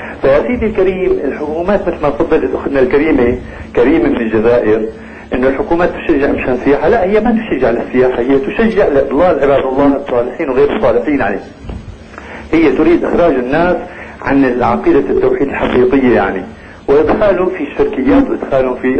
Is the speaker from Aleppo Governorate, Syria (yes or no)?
no; Damascus, Damascus Governorate, Syria; أنا من المدينة، أنا من دمشق الشام.